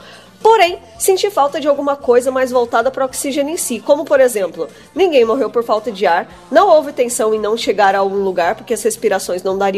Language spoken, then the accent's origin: Portuguese; Salvador, Bahia, Brazil; afinal, o nome é meio complicado. Tenho 23 anos e sou de Salvador, Bahia.